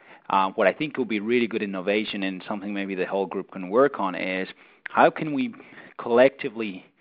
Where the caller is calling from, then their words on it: Australia; I'm calling you from Australia, so I guess I'm one of the listeners from furthest away.